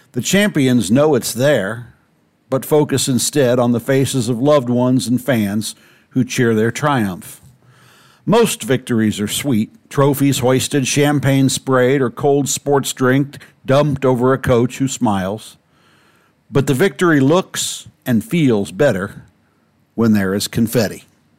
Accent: Indiana, United States; You see, I'm from Indiana, a place where hoops is king, and the next biggest sport is a distant second place.

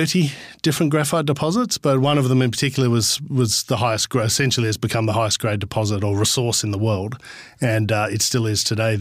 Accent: Perth, Western Australia, Australia; also born or lived in Kalgoorlie; I was born in the city. I was born in Perth, but I always had a rock collection as a kid, and I was always felt like I was supposed to be living in the bush.

